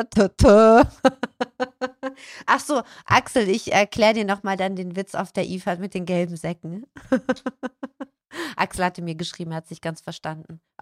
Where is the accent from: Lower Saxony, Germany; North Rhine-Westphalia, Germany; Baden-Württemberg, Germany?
Baden-Württemberg, Germany; Heilbronn; born there; Meine Geburtsstadt, Heilbronn.